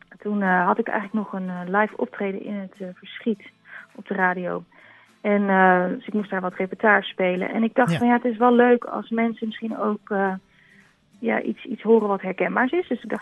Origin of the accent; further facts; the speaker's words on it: Delft, South Holland, Netherlands; also born or lived in The Hague; Nee, ik kom uit Delft en Den Haag eigenlijk. Dus de andere kant.